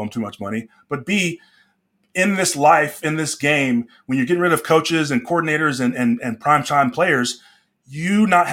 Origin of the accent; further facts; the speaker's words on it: Dallas, Texas, United States; My woof is I grew up in Dallas.